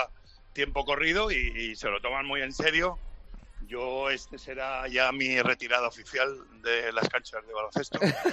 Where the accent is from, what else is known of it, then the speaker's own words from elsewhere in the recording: Santa Coloma de Cervelló, Catalonia, Spain; Yo de chico tuve un gran partido en el equipo de juveniles de mi pueblo, en Santa Coloma de Cervelló